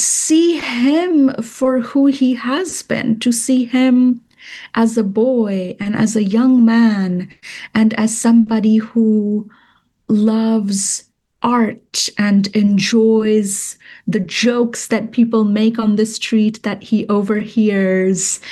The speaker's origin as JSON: {"language": "English", "town": "Kolkata", "region": "West Bengal", "country": "India", "tie": "born or raised there", "moved": "as an adult", "lives_now": "New York, United States", "said": "I grew up in Kolkata and I now live in New York. And I have been living in this country for half my life."}